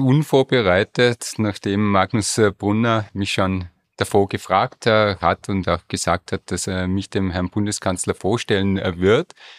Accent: Innsbruck, Tyrol, Austria; born there; Ja, bin gebürtiger Innsbrucker.

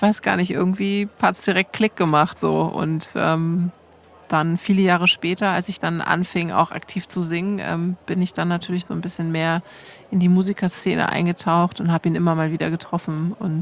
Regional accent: Klein-Gerau, Hesse, Germany; Da komme ich ursprünglich her, aus Kleingera

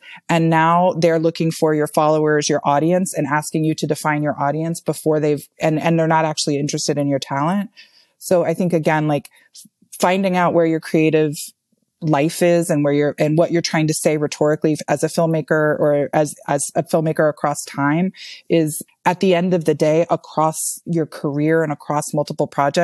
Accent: the South, United States; as a Southerner who also benefits a lot from white privilege, interrogating whiteness and interrogating the history of like terrible policies and terrible white people policies in the South

